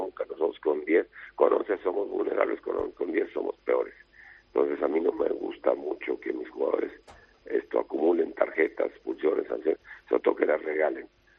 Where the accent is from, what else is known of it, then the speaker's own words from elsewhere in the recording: Mexico; Yo soy mexicano y no me gusta que me digan esto, me califiquen por ser mexicano con un calificativo despectivo